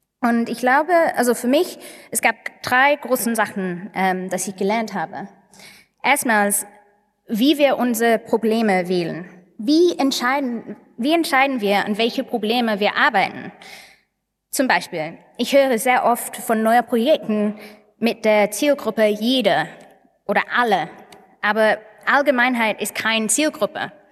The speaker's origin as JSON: {"language": "German", "town": "Manchester", "region": "North West England", "country": "United Kingdom", "tie": "born or raised there", "second_language": "German", "said": "bin nach Manchester geflogen. Und da bin ich an den Tag der Referendum in Manchester, wo ich aufgewachsen bin."}